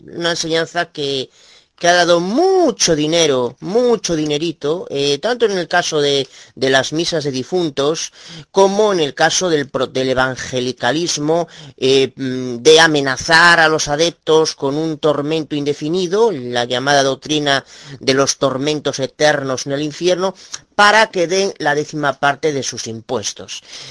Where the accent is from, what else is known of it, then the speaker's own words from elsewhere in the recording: Galicia, Spain; de Galicia, España.